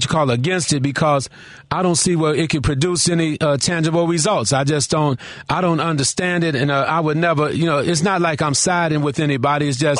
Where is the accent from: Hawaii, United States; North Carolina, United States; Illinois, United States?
Illinois, United States; Chicago; I love the Dallas Cowboys, but you know, I'm here in Chicago, my hometown, so the Chicago Bears are on my mind.